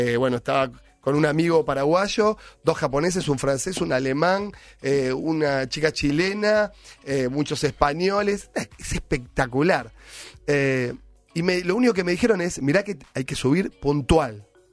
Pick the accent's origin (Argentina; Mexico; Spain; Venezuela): Argentina; Temperley, Buenos Aires Province; now in Buenos Aires, Argentina; Si bien hace años que vivo en Capital, nací en Temperley. Entonces soy un pibe de barrio, Temperley callejero.